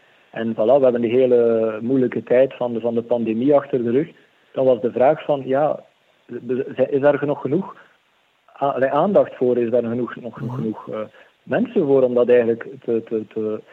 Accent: Sint-Maria-Oudenhove, East Flanders, Belgium; Ik kom uit Sint Maria Oudenhoven. Dat is een heel klein dorp, maar waar Maria heel aanwezig is.

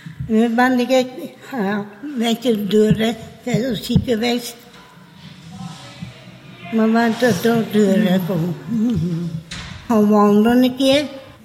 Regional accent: Oost-Rozebeke, Flanders, Belgium; Ik ben van Oost-Rozebeke. Roosbeke. Maar ik ben vandoor de Montreham gewoond, getrouwd. En ben hier in Dantreham gekomen.

